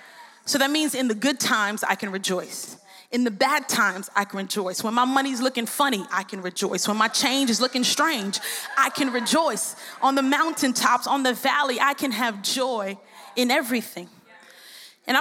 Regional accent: Brooklyn, New York, United States; I come from a different place. I come from Brooklyn, New York. I think that we have the best pizza.

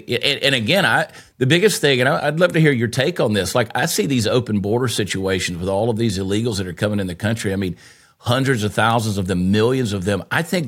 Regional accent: New York, United States; You know, growing up in New York, bro, I mean, I got to agree.

